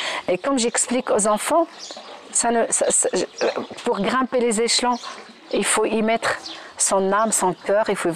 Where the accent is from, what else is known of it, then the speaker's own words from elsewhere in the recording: Morocco; French is a second language; now in France; Quand tu arrives en tant que Marocaine, même si j'étais enseignante de français, il y a plusieurs choses qui te manquent pour affiner ta langue.